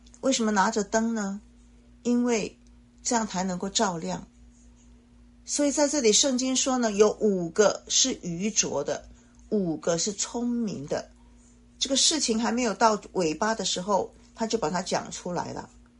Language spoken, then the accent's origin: Chinese; Taiwan; 在我是台湾人那我们讲这个陪伴新娘结婚的那些女孩子呢